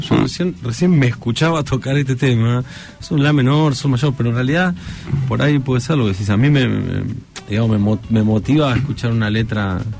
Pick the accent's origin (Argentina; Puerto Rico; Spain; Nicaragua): Argentina; La Plata, Buenos Aires Province; born there; Sí, nací en La Plata en el año 72.